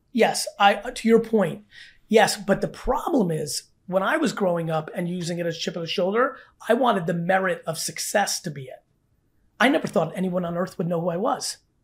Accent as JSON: {"language": "English", "region": "New Jersey", "country": "United States", "tie": "born or raised there", "said": "I grew up in Jersey my whole life."}